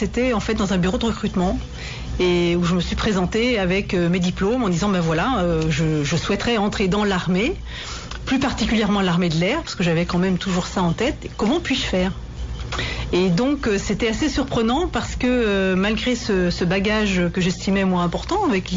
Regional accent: Auvergne-Rhône-Alpes, France; je suis originaire de Savoie. Donc, je suis plutôt montagnarde.

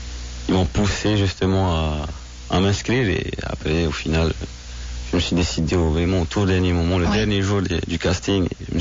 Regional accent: Hiva Oa, Marquesas Islands, French Polynesia; Moi, je suis de Hivao.

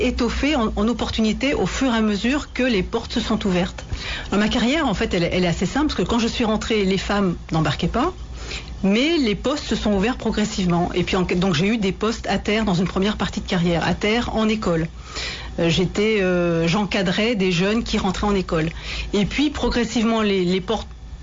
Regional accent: Auvergne-Rhône-Alpes, France; je suis originaire de Savoie. Donc, je suis plutôt montagnarde.

